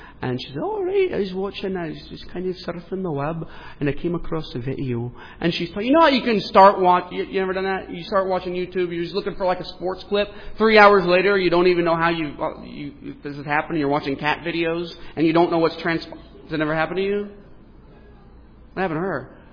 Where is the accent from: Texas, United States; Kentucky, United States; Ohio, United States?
Texas, United States; I'm an American and I'm a Texan, so I don't do anything delicately.